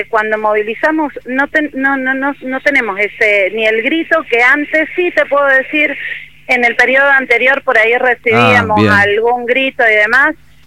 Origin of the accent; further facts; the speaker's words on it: Caucete, San Juan, Argentina; Yo soy de Caucete, antiguamente habían 60 bodegas, hoy solo están en actividad 3 bodegas, por ejemplo, ¿no?